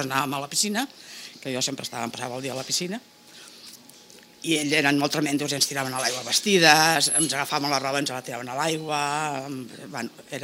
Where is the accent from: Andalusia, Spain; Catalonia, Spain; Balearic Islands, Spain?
Catalonia, Spain; Falset; El meu poble és Falset, un poble molt bonic, per cert.